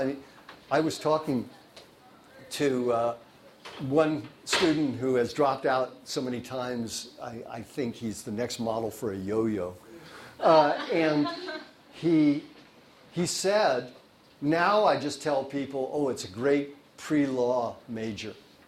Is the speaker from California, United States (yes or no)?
yes; California, United States; But you know, I really love California. I'm third generation now, and I think this is a marvelous place.